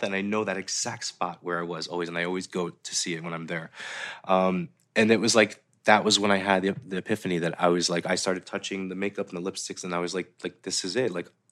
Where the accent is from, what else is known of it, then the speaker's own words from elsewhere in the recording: Montenegro; You know, we're Albanian from Montenegro.